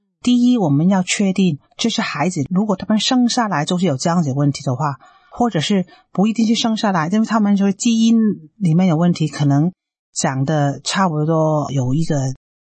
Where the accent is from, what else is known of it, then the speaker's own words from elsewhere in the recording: China; 我们中国人看轮回就是前世的问题